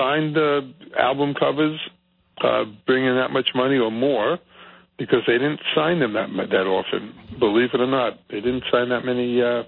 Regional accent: New Jersey, United States; I'm from New Jersey, I don't go to the city that often by train.

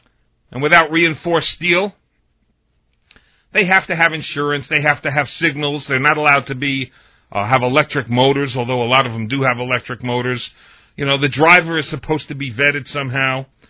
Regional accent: New York, United States; As a New Yorker, as a human being, and for somebody who loves New York.

